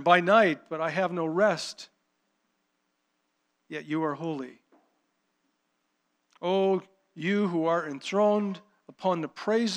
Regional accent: Dauphin, Manitoba, Canada; I'm from Dauphin

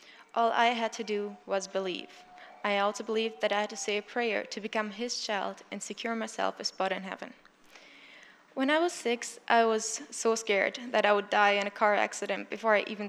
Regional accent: Germany; I was born in Germany and grew up in a Christian home.

